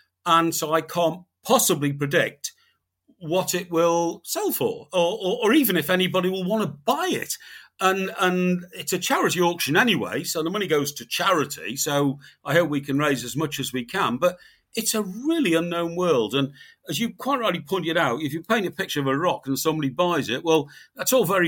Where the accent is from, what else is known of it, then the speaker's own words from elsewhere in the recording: Iran; accent: Iranian; Yeah, that's my Iranian accent.